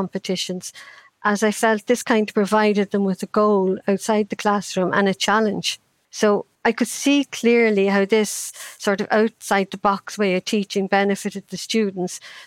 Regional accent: Ireland; I grew up in Ireland in the 50s, and that was a time when children had to entertain themselves.

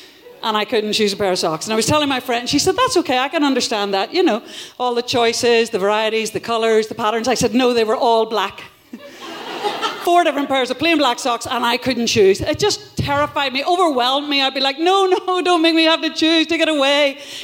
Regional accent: Northern Ireland, United Kingdom; Northern Ireland was as British as Finchley. Clearly that is a load of bollocks. We speak differently, we've got a different accent, we use different words.

